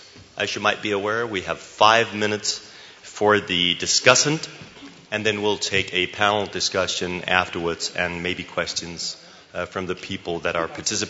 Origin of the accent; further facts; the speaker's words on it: Copenhagen, Capital Region of Denmark, Denmark; from Copenhagen, and it's a pleasure to co-chair this session